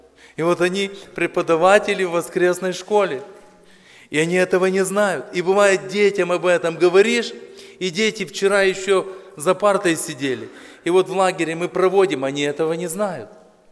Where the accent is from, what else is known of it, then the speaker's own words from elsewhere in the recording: Zakarpattia Oblast, Ukraine; Но я уезжал из Закарпатья, меня провожали, я стоял в рубашке на перроне.